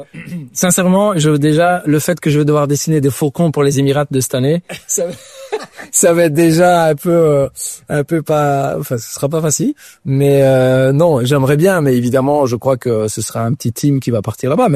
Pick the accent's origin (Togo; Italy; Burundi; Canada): Italy; now in Belgium; En tant qu'Italien, et j'ai vécu quand même 20 ans en Italie